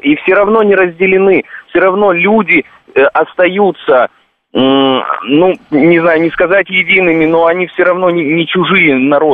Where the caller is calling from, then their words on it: Odesa, Odesa Oblast, Ukraine; Нет, я звоню из Одессы.